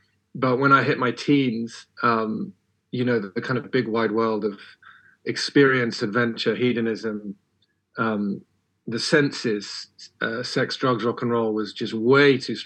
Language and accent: English; London, United Kingdom; So I was raised by 2 loving parents in London. I grew up in London, in Wandsworth. I suppose you could call us a sort of nominal Christian family. Dad was High Catholic, mum low Anglican